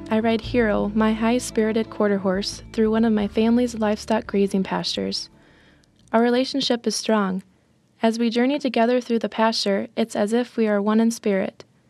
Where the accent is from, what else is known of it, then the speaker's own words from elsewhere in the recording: Winford, South Dakota, United States; I am a freshman in college. I'm from Winford, South Dakota.